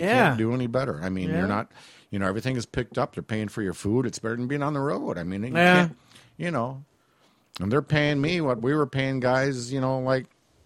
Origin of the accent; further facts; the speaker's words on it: Detroit, Michigan, United States; I said, I'm from Detroit. I could have stayed there.